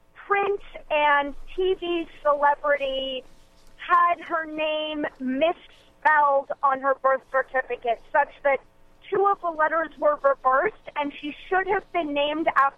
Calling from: San Lorenzo, California, United States; from San Lorenzo.

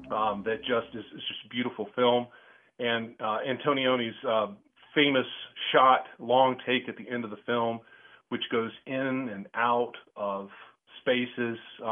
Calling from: Apex, North Carolina, United States; I'm calling from Apex, North Carolina

